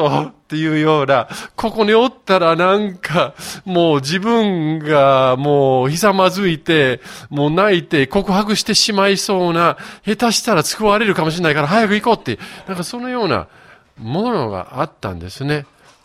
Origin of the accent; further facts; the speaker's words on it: Yokohama, Kanagawa, Japan; also born or lived in Tokyo; 東京生まれ横浜育ちで、15歳の時かな